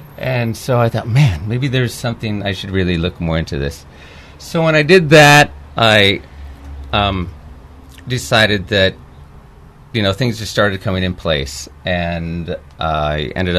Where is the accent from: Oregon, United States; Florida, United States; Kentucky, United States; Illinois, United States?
Oregon, United States; So growing up in Oregon, I... You know, worked on farms and used to drive a tractor and mow lawns.